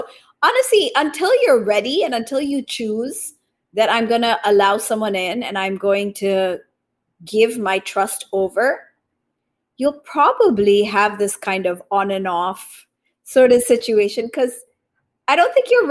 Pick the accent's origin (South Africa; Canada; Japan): Japan; also born or lived in Taiwan; I was born in Taiwan, raised in Japan.